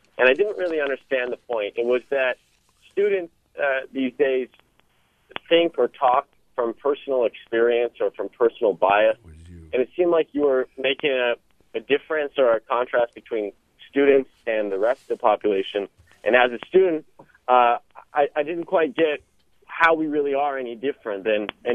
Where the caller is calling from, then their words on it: Menlo Park, California, United States; I'm calling from Menlo Park.